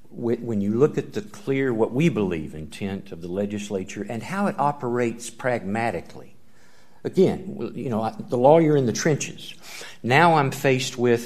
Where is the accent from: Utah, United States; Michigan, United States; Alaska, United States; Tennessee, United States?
Tennessee, United States; Ducktown; I'm from Ducktown, Tennessee. You're like, where the heck is that?